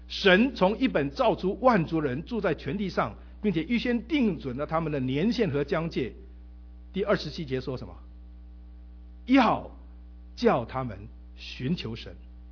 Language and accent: Chinese; China; 我们中国人也晓得这种事情